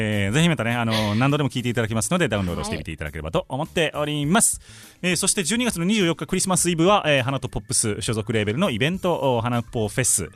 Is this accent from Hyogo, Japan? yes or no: yes; Kobe, Hyogo, Japan; moved away as an adult; now in Tokyo, Japan; で神戸で大学まで過ごしてて、東京には大学出てからこっち来たんですけど、